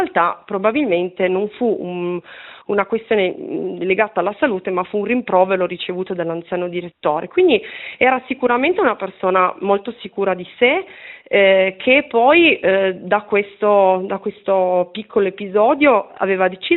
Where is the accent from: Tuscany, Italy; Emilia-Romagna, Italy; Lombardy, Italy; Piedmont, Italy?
Piedmont, Italy; Ivrea; noi canavesani, ecco, perché io sono originaria di Ivrea